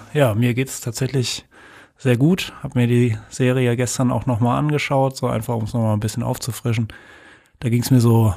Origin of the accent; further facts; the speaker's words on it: Freiburg, Baden-Württemberg, Germany; in sämtlichen 2 Comicläden von Freiburg, wo ich herkomme